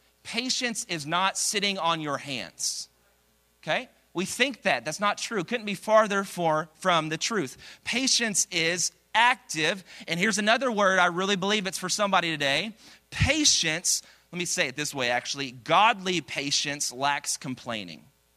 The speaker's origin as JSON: {"language": "English", "town": "Dallas", "region": "Texas", "country": "United States", "said": "I'm from Dallas, and when we got married, she came to Dallas to be with me there."}